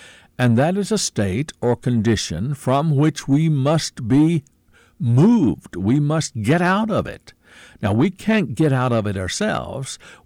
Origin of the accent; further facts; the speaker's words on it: Kentucky, United States; born there; Now, I'm an American by birth. I'm a Kentuckian by birth.